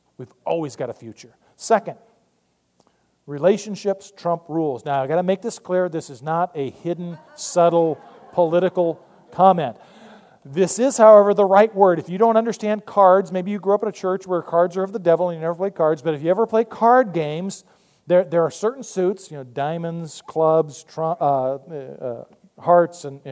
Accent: Arizona, United States; now in Maryland, United States; Now, again, I grew up in Arizona, so I get it.

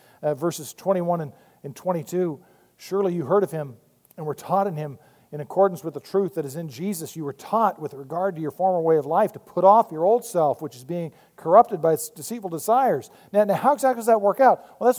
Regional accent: Arizona, United States; now in Maryland, United States; Now, again, I grew up in Arizona, so I get it.

